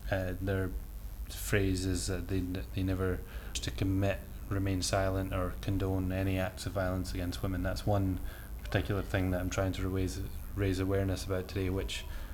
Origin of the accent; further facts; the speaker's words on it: Edinburgh, Scotland, United Kingdom; I am 26 years old and I'm from Edinburgh in Scotland.